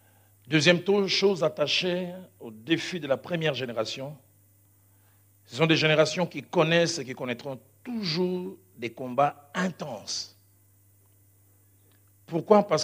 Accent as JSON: {"language": "French", "region": "Kinshasa", "country": "DR Congo", "tie": "born or raised there", "said": "Tout petit, je les voyais venir chez nous à Bandal."}